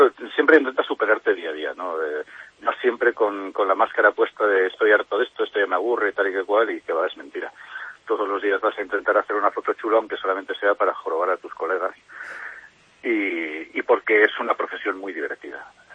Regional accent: Castile and León, Spain; En una pequeña aldea de la pedanía de Quintana del Castillo, en la Cepeda Alta, casi en la Omaña. Es un lugar apartado, entre suaves colinas antes de llegar a las Omañas, a 1000 metros de altura sobre el nivel del mar.

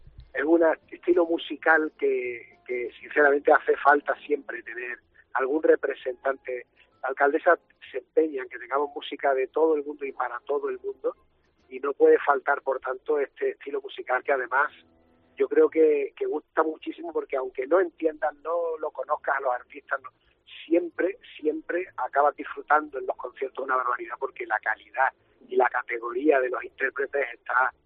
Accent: Spain

